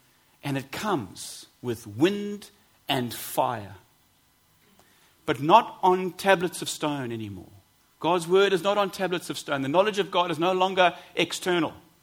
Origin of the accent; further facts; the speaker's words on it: South Africa; moved away; I'm an immigrant, of course. You know, when I go to functions or groups or wherever, because I'm from South Africa